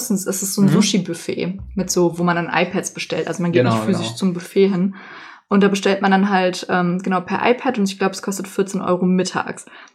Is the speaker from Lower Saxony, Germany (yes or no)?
no; Troisdorf, North Rhine-Westphalia, Germany; bei uns in Troisdorf gibt's das halt, also in meiner Heimat.